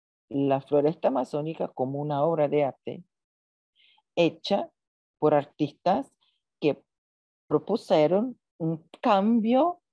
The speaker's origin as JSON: {"language": "Spanish", "region": "Southeast", "country": "Brazil", "said": "Yo y Sandra somos del sudeste de Brasil."}